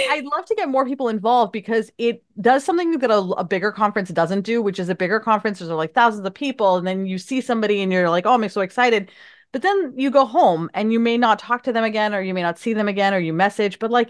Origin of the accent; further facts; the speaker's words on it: Pakistan; now in United States; growing up in Pakistan, we had a really tight-knit community where everybody kind of knew each other in the area. I mean, it was a giant city of 15 million people, but in my little area, everybody kind of knew each other.